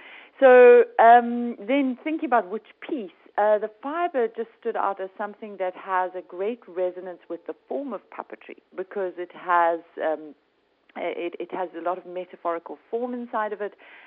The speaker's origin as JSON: {"language": "English", "country": "South Africa", "said": "being South African and living in today's world"}